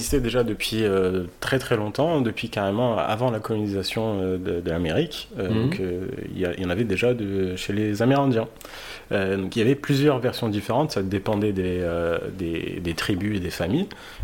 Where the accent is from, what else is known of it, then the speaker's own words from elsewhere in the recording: Saudi Arabia; je te rappelle que j'ai grandi en Arabie Saoudite